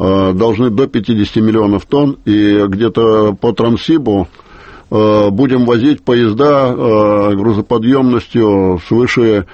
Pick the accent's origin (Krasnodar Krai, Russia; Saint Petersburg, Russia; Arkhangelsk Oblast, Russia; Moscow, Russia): Moscow, Russia; also born or lived in Russian Far East; Я москвич. Я здесь родился